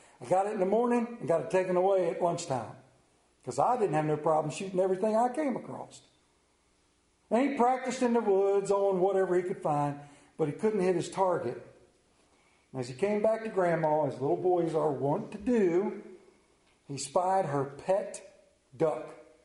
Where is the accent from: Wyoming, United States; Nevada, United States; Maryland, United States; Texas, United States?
Maryland, United States; accent: Central Maryland; have the Central Maryland accent. And it's often funny when people listen to it and they're like, "Where are you from? You from North Carolina?" "No, I'm from Central Maryland."